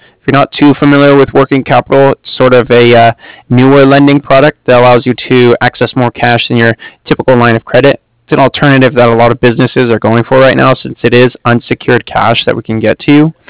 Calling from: Cardiff, Wales, United Kingdom; I'm calling from Cardiff.

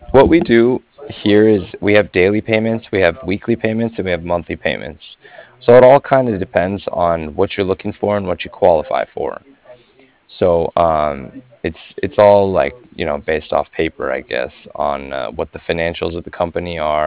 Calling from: Cardiff, California, United States; And I'm calling from Cardiff, that's C-A-R-D as in dog, I-F-F, like Frank.

